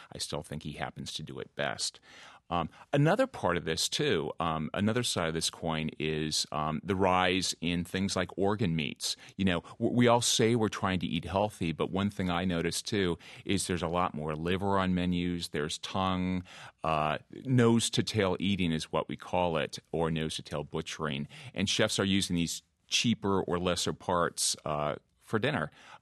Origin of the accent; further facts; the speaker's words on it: Minnesota, United States; I'm from the Midwest. I'm from Minnesota, so it made me feel very much at home.